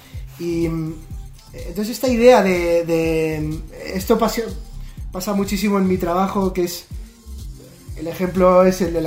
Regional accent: Pamplona, Navarre, Spain; born there; moved away as an adult; now in Valencia, Spain; yo nací en Pamplona, pero a los 18 me fui a Valencia. Ah. Y ya llevo más años en Valencia que en Pamplona.

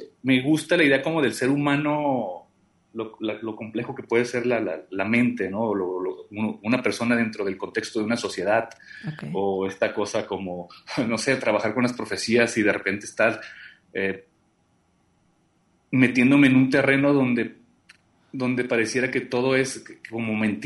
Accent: Tecate, Baja California, Mexico; moved away as an adult; now in Guadalajara, Mexico; yo soy de Tecate, Baja California.

